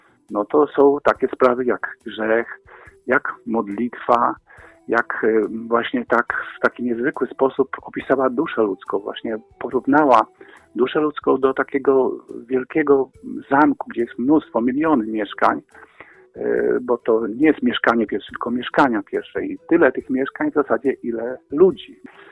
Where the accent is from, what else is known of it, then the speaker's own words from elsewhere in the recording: Zamość, Lublin Voivodeship, Poland; w Zamościu, bo to jest moje rodzinne miasto